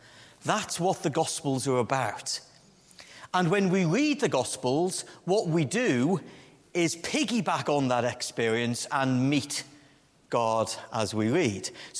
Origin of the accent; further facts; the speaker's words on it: Liverpool, North West England, United Kingdom; And because I'm from Liverpool myself, it did remind me